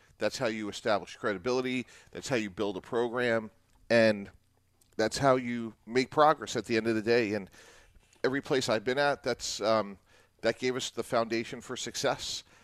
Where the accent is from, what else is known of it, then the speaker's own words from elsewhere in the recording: the South, United States; It may just have to do with the fact that, hey, I'm from the South.